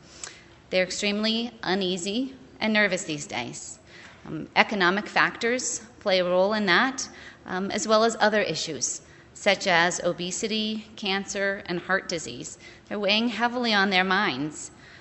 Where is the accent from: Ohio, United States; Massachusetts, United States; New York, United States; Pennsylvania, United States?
Massachusetts, United States; I'm from Massachusetts, from New England, and in my part of the country, many of us as dairy producers forget that we are also beef producers.